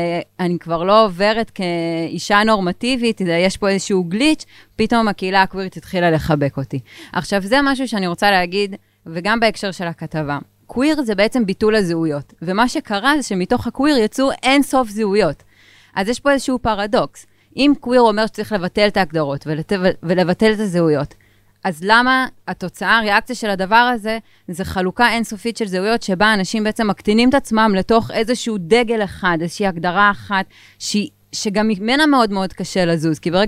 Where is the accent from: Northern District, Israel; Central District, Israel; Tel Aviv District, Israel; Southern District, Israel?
Central District, Israel; Hod HaSharon; אני לא גדלתי בשלומי, גדלתי בהוד השרון, זה 20 דקות מפה.